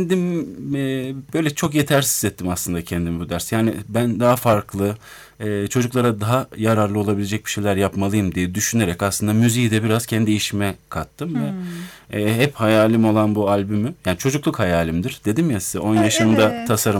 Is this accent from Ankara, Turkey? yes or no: yes; Ankara, Turkey; tekrar Ankara'ya doğup büyüdüğüm yere döndüm.